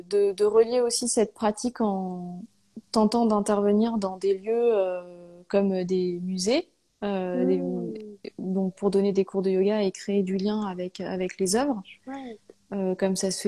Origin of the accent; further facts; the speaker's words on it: Auvergne-Rhône-Alpes, France; je suis revenue dans ma région natale